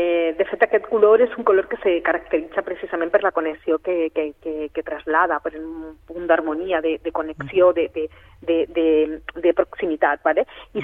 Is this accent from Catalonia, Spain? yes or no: no; Granada, Andalusia, Spain; Catalan is a second language; Ho sento molt, el meu català. Jo sabeu que jo sóc una catalana granadina estranya.